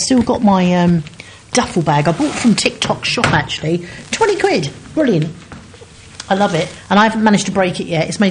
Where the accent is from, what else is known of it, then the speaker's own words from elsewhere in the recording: Seven Kings, London, United Kingdom; I'm originally from Seven Kings